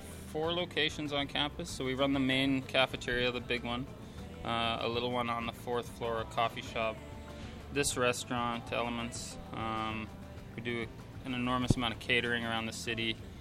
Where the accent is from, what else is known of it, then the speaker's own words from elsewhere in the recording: Vancouver, British Columbia, Canada; moved away as an adult; now in Winnipeg, Canada; I grew up in Vancouver. I did my training in Vancouver. I worked there for a number of years before coming here.